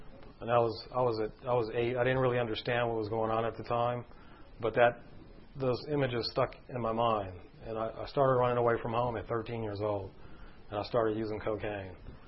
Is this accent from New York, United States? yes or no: no; California, United States; When I was 8 years old, like I said, I grew up in California, but most of my family is from New Orleans, from Louisiana.